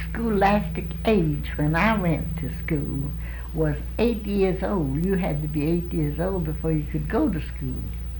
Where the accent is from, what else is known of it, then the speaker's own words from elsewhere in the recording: Corpus Christi, Texas, United States; born there; I was born right here in Corpus Christi.